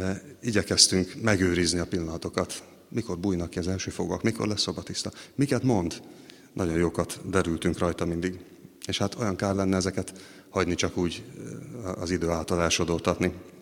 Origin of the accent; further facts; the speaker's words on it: Hungary; De hát én is magyarnak születtem, beleszülettem egy népbe, és ez alapvetően meghatározza azt, hogy ki vagyok.